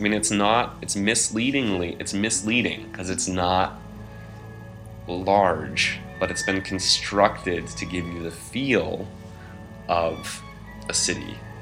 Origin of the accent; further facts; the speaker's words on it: Reston, Virginia, United States; So I grew up in Reston, Virginia.